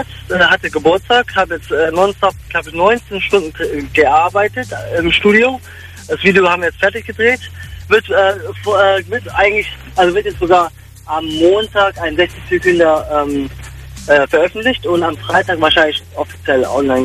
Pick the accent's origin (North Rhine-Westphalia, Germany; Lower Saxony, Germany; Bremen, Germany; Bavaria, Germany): North Rhine-Westphalia, Germany; Düsseldorf; Ich komme aus Düsseldorf, bin aber gerade auf dem Weg nach Hause.